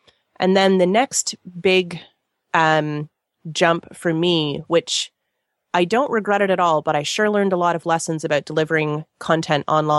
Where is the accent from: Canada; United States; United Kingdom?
Canada; oh, okay, well, I'm Canadian.